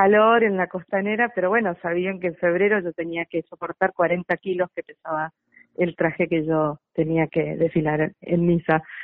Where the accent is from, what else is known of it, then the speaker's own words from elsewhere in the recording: Bella Vista, Corrientes, Argentina; Yo soy de Bellavista, sí. Nací en Bellavista y, bueno, desde los 5 años que bailo en la comparsa.